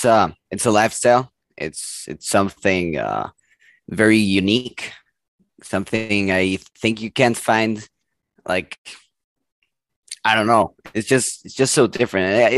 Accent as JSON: {"language": "English", "region": "Mexico City", "country": "Mexico", "lives_now": "Los Angeles, United States", "said": "I'm from Mexico City."}